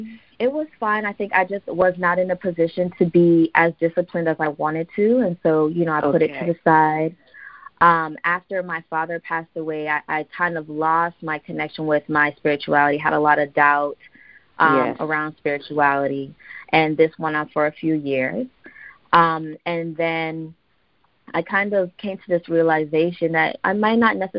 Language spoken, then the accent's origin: English; Saint Croix, U.S. Virgin Islands; moved away as an adult; now in New Orleans, United States; Sure. So I was born and raised on St. Croix in the U.S. Virgin Islands.